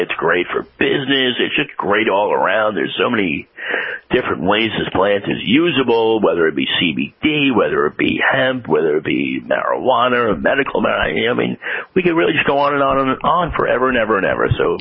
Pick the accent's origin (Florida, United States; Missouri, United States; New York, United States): New York, United States; New York City; And I've really been interested in this because I'm a New Yorker.